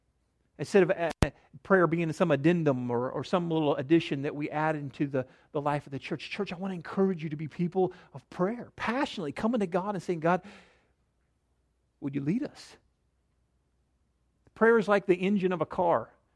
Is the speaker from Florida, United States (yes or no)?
no; Kansas, United States; But I'm a Kansas boy. I was born in Kansas. I've been a Jayhawks fan my whole life